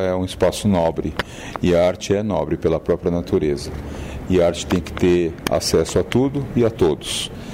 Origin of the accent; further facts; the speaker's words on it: São Paulo, Brazil; now in Curitiba, Brazil; Eu sou paulistano, capital de São Paulo, mas eu já estou aqui há quase 40 anos. Tenho quase 40 anos de carreira e estou há 37 anos em Curitiba.